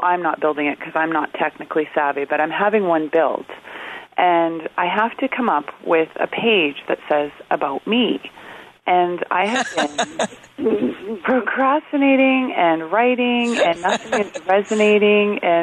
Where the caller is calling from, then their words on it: Abbotsford, British Columbia, Canada; I'm in Abbotsford.